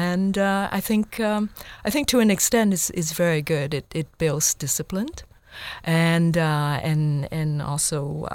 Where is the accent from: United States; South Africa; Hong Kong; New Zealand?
Hong Kong; when I was growing up in Hong Kong, even though I love school, I love my summer holidays more.